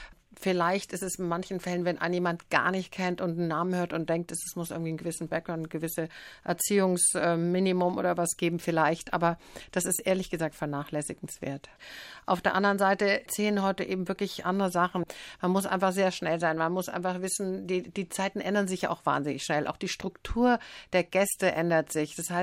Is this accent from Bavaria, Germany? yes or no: yes; Munich, Bavaria, Germany; Also München zum Beispiel, ich bin ja in München aufgewachsen.